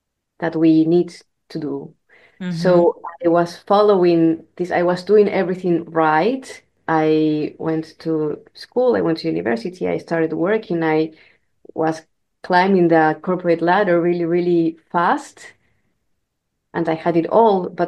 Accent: Peru; moved away; I left Peru, and I had the chance to go to Europe

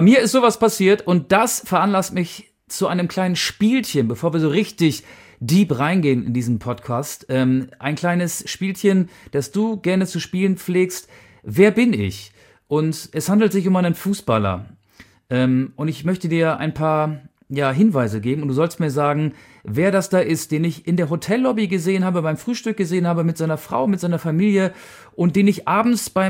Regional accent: Austria; Also ich bin 35 Jahre alt. Ich bin ein Österreicher. Ich habe mal in Deutschland gespielt.

